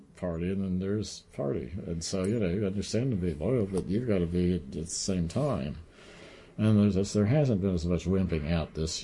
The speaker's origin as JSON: {"language": "English", "region": "New York", "country": "United States", "said": "I'm from New York. Listen, I know this type. He's a con artist."}